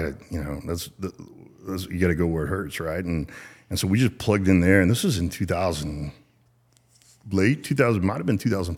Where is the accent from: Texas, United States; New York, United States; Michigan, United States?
Texas, United States; Garland; also born or lived in Arkansas; And for context, I grew up in Garland, born in Arkansas, moved to Garland, played football at the Naval Academy